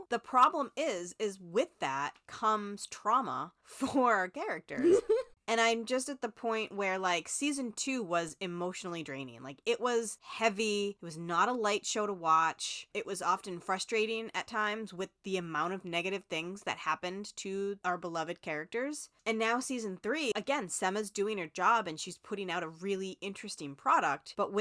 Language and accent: English; United States; It's what I'm used to, obviously, growing up in America.